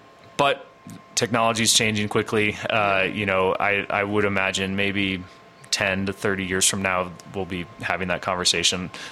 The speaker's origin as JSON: {"language": "English", "town": "Steamboat Springs", "region": "Colorado", "country": "United States", "tie": "born or raised there", "said": "But I grew up here. I grew up in Steamboat and have lived on the western slope or in western Colorado almost my entire life."}